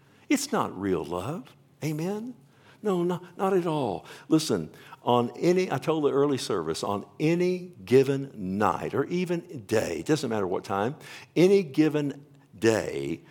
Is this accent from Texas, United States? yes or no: yes; Keller, Texas, United States; We're from Keller.